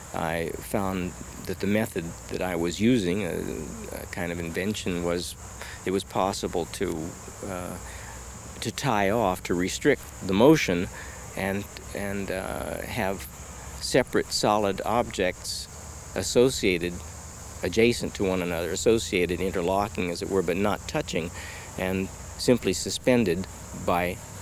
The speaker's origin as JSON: {"language": "English", "region": "Oregon", "country": "United States", "tie": "born or raised there", "said": "I went to the University of Oregon, going to my home state school"}